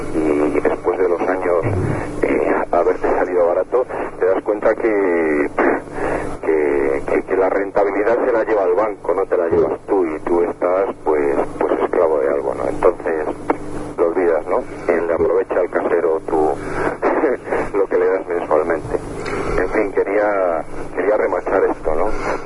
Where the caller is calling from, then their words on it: Valladolid, Castile and León, Spain; llamo de Valladolid.